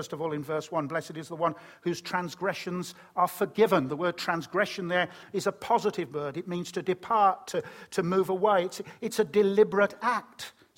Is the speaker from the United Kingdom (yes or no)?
yes; Birmingham, West Midlands, United Kingdom; accent: Brummie; When I was a little boy growing up in Birmingham, you worked out I was a Brummie, didn't you?